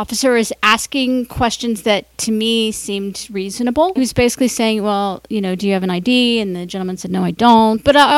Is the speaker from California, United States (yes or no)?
no; Cincinnati, Ohio, United States; One of them happened in my hometown of Cincinnati, Ohio.